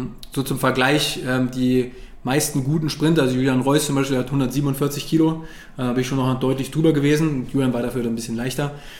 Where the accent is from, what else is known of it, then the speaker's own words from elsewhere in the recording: Wolfsburg, Lower Saxony, Germany; Also ich komme ja eigentlich aus Wolfsburg.